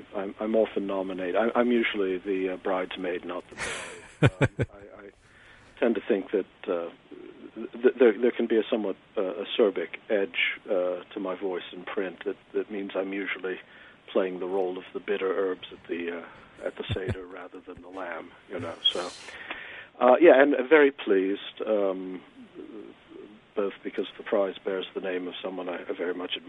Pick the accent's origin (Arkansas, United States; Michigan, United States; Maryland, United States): Maryland, United States; I'm from Maryland, so like many Marylanders, I was raised with, I was force-fed H.L. Mencken in school through much of my youth